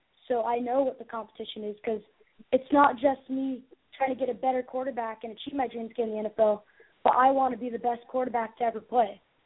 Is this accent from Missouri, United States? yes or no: no; Mission Viejo, California, United States; I'm from Mission Viejo, California.